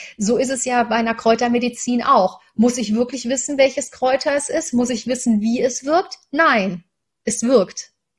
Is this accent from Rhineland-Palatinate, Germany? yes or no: no; Cologne, North Rhine-Westphalia, Germany; Ich bin in Köln aufgewachsen, sehr katholisch